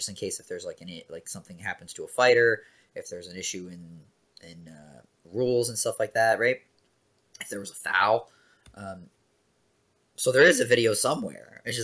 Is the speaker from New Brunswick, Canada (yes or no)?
no; Newfoundland and Labrador, Canada; also born or lived in Regina, Canada; When I was a year and a half, I moved to Newfoundland, and that's why, you know, I remember nothing and have no recollection of Saskatchewan.